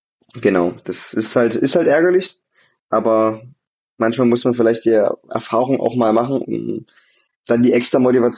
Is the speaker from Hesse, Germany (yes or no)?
no; Saxony, Germany; born there; ich bin ja Vogtländer, gebürtiger.